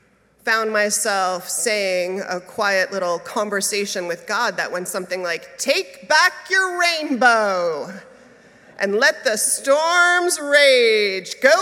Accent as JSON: {"language": "English", "town": "New York City", "region": "New York", "country": "United States", "tie": "born or raised there", "said": "Growing up in the Unitarian Church of All Souls in New York City, the senior minister was Forrest Church."}